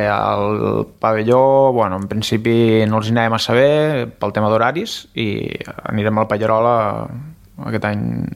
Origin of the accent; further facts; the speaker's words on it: Lleida, Catalonia, Spain; jo sóc de Lleida i vaig estudiar al Col·legi Pare Palau, una escola de monges.